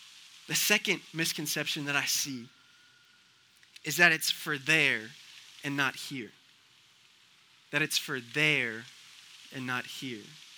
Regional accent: Connecticut, United States; I'm from Connecticut. We don't have Chick-fil-A.

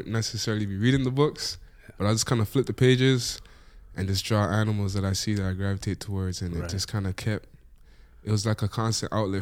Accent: Canada; also born or lived in Jamaica; I was born in Jamaica, but I came to Canada when I was like two.

